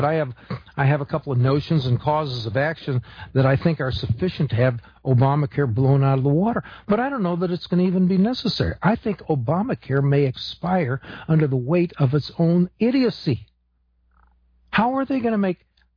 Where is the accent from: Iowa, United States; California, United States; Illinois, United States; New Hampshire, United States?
Illinois, United States; now in Texas, United States; I lived in Illinois. I was raised in Illinois, and it never challenged you. You're just there.